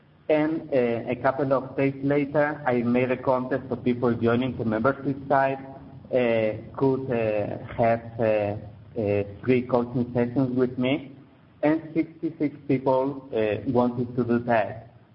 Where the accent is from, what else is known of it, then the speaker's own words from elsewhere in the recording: Mexico; English is a second language; from Mexico, and I'm a law of attraction coach.